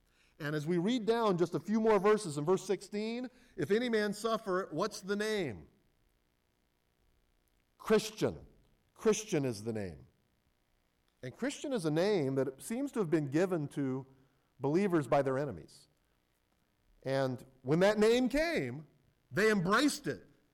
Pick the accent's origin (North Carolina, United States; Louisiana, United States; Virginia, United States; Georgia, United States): Virginia, United States; are you from Minnesota? No, I'm from Virginia.